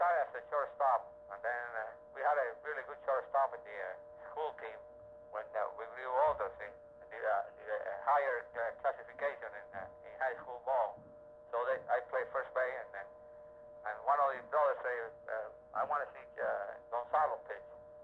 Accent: Havana, Cuba; I'm born and raised in Cuba.

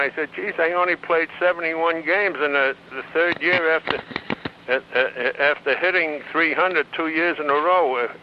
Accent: New York City, New York, United States; because both Lou and I come from New York City, so we would run into each other every once in a while.

